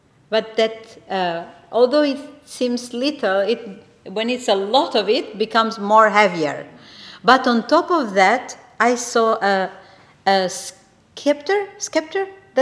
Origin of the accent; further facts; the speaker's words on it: Albania; we have Matteo with us. His first time here in UK this time, and we come from Albania, but this church is like home to us.